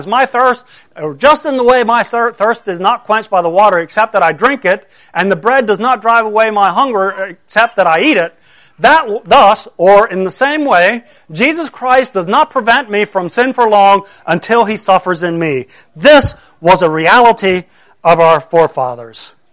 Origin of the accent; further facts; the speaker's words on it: United States; to lay down my American rights, my rights as an American.